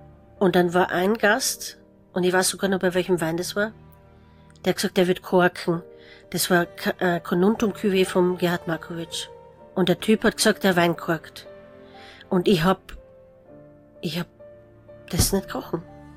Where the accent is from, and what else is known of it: Styria, Austria